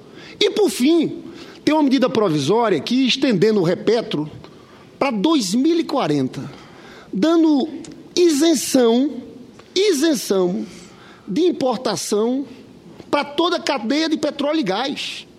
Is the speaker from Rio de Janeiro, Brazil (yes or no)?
yes; Rio de Janeiro, Brazil; Eu sou do Rio de Janeiro, a indústria naval faliu.